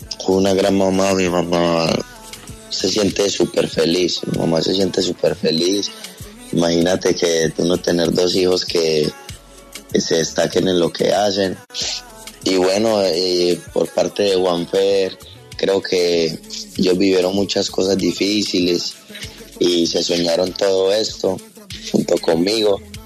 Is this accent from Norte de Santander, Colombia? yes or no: no; Medellín, Antioquia, Colombia; Sí, soy de Medellín, somos de la Comuna 13.